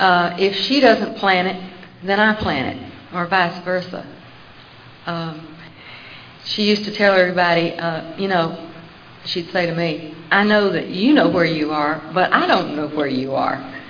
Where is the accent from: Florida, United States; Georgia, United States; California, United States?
Georgia, United States; St. Simons Island; I'm from St. Simons Island, Georgia.